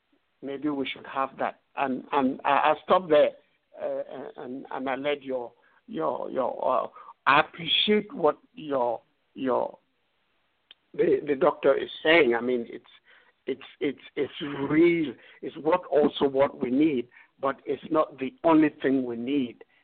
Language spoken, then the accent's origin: English; Cameroon; English is a second language; I am from the Tikal kingdom. I'm the Tikal kingdom, the grassy kingdom of Cameroon.